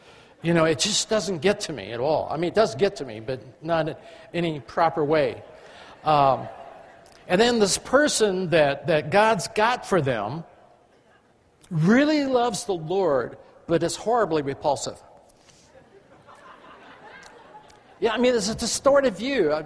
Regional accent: England, United Kingdom; I mean, I am English, but I flunked it in school.

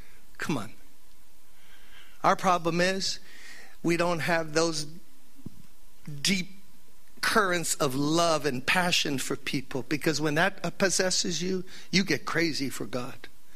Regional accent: New York, United States; Florida got a lot of problems. I'm from New York, got a lot of problems.

